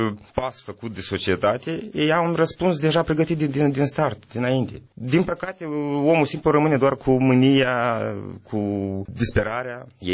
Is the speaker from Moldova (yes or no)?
yes; Moldova; Eu sunt moldovean